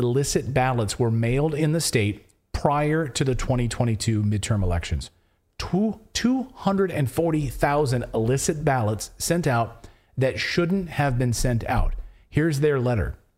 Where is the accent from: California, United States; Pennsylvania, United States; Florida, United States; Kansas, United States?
Pennsylvania, United States; And by the way, I'm from Pennsylvania.